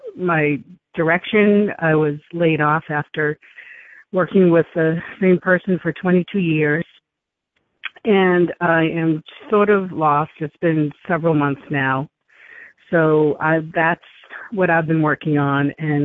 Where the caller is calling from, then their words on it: Winthrop, Massachusetts, United States; I'm from Winthrop, Massachusetts. I'm part of the snowbound crowd Karen mentioned earlier.